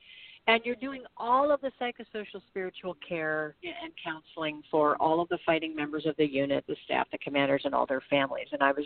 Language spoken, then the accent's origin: English; Honolulu, Hawaii, United States; Starting with singing to the sea urchins, you know, in Honolulu, and growing up in Hawaii, seeing Pele.